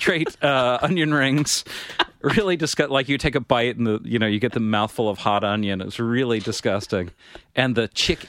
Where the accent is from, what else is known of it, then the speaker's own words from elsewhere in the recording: Kentucky, United States; Georgetown. Although I'm from Kentucky, so I have to say Georgetown University in Washington, D.C.